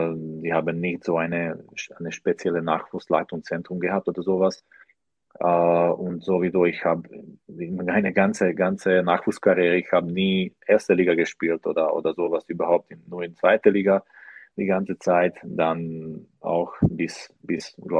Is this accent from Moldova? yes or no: no; Matúškovo, Trnava Region, Slovakia; German is a second language; now in Germany; Es war so in meine Heimat, in meine Heimatverein in der Slowakei, in Matuschkovo.